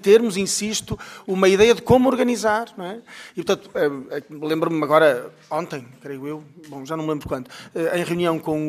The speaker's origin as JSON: {"language": "Portuguese", "town": "Porto", "region": "Norte", "country": "Portugal", "said": "Eu sou portuense e, portanto, tenho dificuldades."}